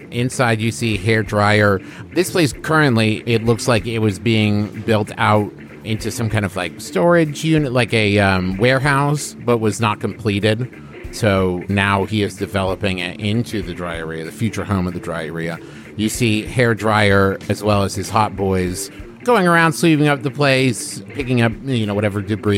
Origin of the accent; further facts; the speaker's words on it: Nebraska, United States; Well, yeah, the accent, remember, was fake. I'm from Nebraska.